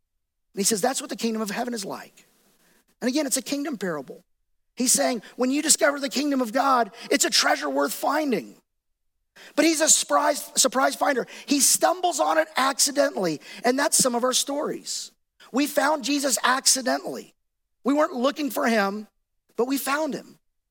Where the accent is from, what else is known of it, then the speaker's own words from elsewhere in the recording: Dallas, Texas, United States; I grew up in Dallas. It was part of my childhood. It was part of my high school experience.